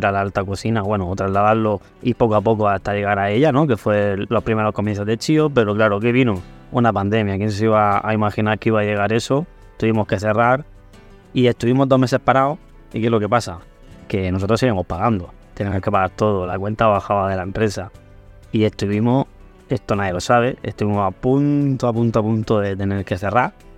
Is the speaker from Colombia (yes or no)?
no; La Unión, Region of Murcia, Spain; now in San Javier, Spain; Yo, aunque soy de La Unión, llevo ya muchísimos años viviendo aquí en San Javier.